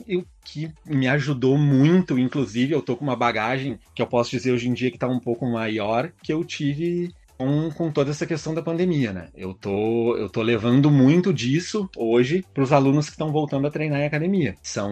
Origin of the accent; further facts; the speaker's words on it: Porto Alegre, Rio Grande do Sul, Brazil; Sou aqui de Porto Alegre, Rio Grande do Sul.